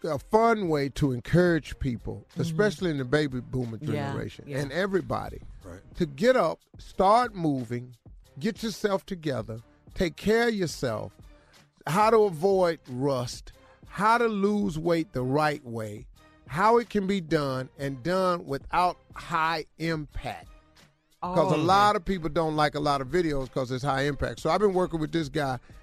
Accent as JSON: {"language": "English", "town": "Cleveland", "region": "Ohio", "country": "United States", "said": "I'm from Cleveland."}